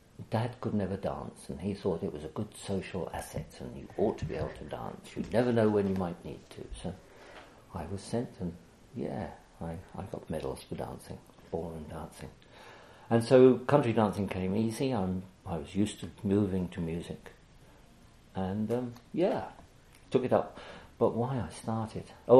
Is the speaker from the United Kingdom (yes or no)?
yes; Carlin Howe, North East England, United Kingdom; born there; was born in an air raid in 1941. I was born in North Yorkshire, next to an iron and steelworks, so the Germans were aiming for that.